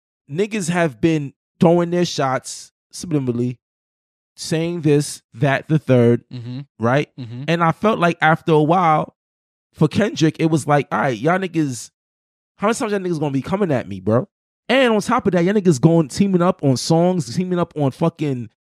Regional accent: Jamaica; I have mad family in Toronto. I'm Jamaican.

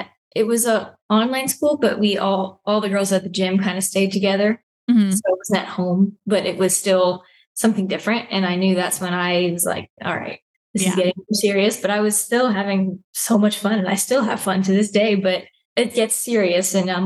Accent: North Carolina, United States; now in Texas, United States; North Carolina.

